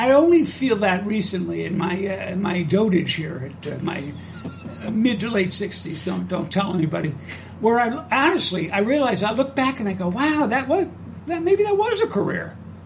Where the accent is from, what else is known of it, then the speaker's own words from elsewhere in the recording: Miami, Florida, United States; I grew up in Miami, and he always have a joke